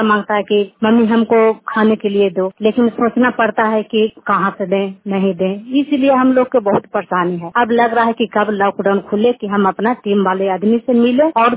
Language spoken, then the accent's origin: Hindi; Narsa, Bihar, India; नरसा के निवासी हूँ, हरनौत प्रखंड जिला नालंदा।